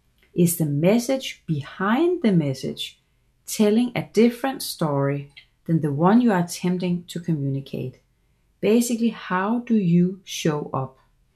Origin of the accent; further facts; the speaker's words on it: Denmark; English is a second language; now in Germany; Now, as you can hear, I have an accent. I grew up in Denmark. My mom was Danish, but my dad was American, so there's always been that natural connection for me. And at this point, I'm based in Germany